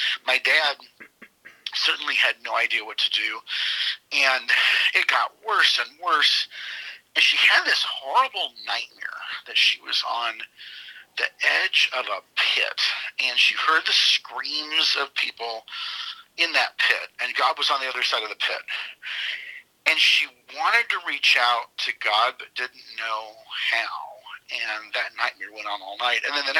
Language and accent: English; San Antonio, Texas, United States; I was raised in San Antonio, Texas.